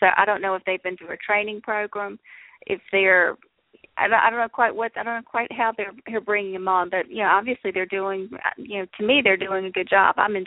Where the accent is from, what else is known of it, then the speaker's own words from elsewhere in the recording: the South, United States; As a Southerner, I'm not really excited about Clyde.